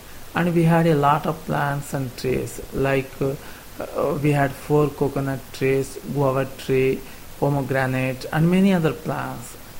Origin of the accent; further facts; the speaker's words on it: India; English is a second language; and I am from India.